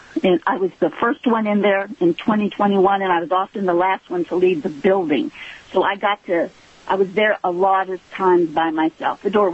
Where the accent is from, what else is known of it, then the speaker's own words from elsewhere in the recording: Alaska, United States; I'm from the Delta Anna area.